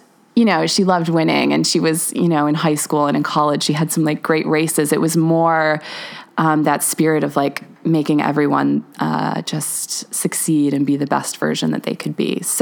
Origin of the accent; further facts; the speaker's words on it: Buffalo, New York, United States; I was never like embarrassed to talk about my hometown because you just have such a deep love for this place that you grew up. But when I tell people I'm from Buffalo, New York, they have some weird tie.